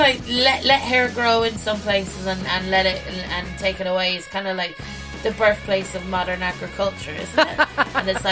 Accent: Ireland; Like, for me as an Irish woman, the inspiration of Mary in regards to fashion

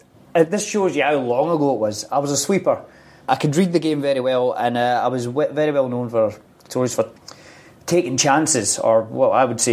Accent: Scotland, United Kingdom; I suppose being a young boy growing up in Scotland

